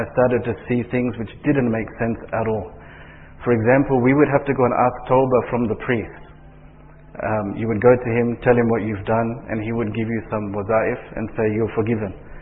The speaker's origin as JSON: {"language": "English", "town": "Perth", "region": "Western Australia", "country": "Australia", "tie": "born there", "said": "I was born in Australia, in the city of Perth, in a non-Muslim home. My father was a Baptist, and my mother was a Roman Catholic, staunch Roman Catholic."}